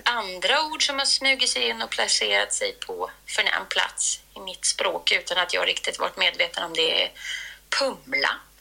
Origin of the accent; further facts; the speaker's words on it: Sweden; accent: rikssvenska; Och jag är också syster till en assimilerad umebo. Och då har min rikssvenska alltid varit mål för en lågfrekvent krigföring.